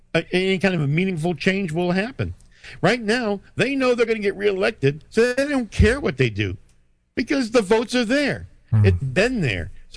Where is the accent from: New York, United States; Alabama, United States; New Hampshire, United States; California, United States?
New Hampshire, United States; I don't know if it's because I was raised in New Hampshire, but I don't have a belief in parties.